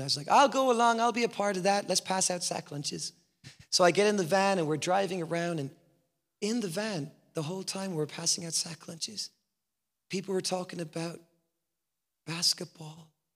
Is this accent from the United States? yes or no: no; Ireland; I'm a white guy. I don't know if you can notice I'm white, but I'm very white. I'm from Ireland. I'm an Irish white guy.